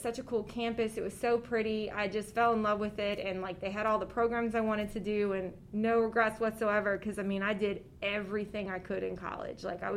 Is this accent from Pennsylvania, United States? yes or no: no; Slidell, Louisiana, United States; I'm actually from Slidell, which is in Louisiana, and my entire family is LSU fans, and so they give me such a hard time anyway.